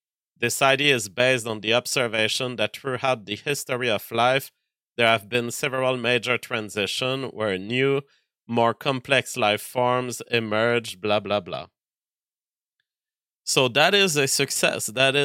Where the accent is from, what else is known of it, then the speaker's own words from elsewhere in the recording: Canada; I don't know if I'm being discriminated against by OpenAI because I'm a Canadian or because I'm white.